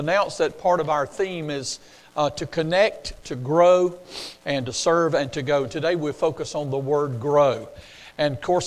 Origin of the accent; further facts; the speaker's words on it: Hahira, Georgia, United States; My hometown is Hayhira, Georgia. How many knows where Hayhira, Georgia is?